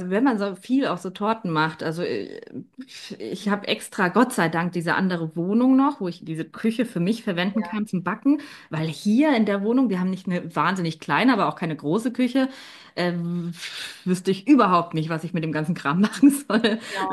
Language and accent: German; Munich, Bavaria, Germany; Ich komme aus München eigentlich.